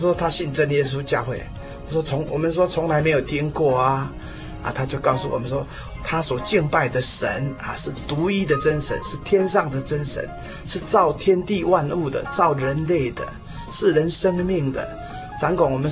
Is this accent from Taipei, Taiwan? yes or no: yes; Taipei, Taiwan; 好，我是土生土长台北市的人啊。我从这个5岁到12岁啊，一共搬了7次家，换了4个小学啊。